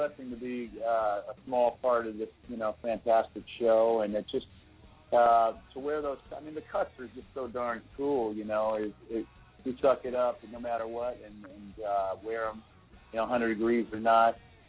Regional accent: Indiana, United States; I grew up in the Midwest. I'm an Indiana kid, just very middle class upbringing.

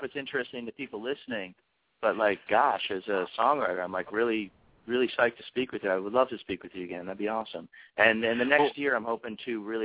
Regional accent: New York City, New York, United States; I had a certain adult growing up in the East Village, and I did. But living in Manhattan is almost overwhelming.

